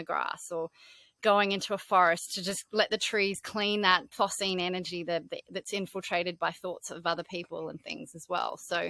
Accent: Australia; I am still an Australian. I'm very connected to that.

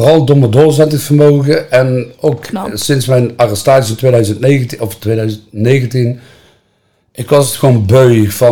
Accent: Tilburg, North Brabant, Netherlands; En ik ben opgegroeid in de volksbuurt in Tilburg-Zuid.

